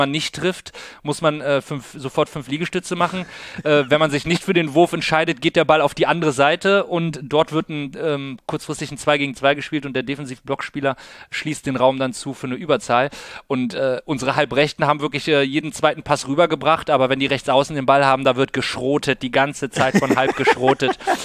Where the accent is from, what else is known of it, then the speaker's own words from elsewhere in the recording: North Rhine-Westphalia, Germany; die geografische Nähe zu meiner Heimat, dem Rheinland, dem Köln, dem Siebengebirge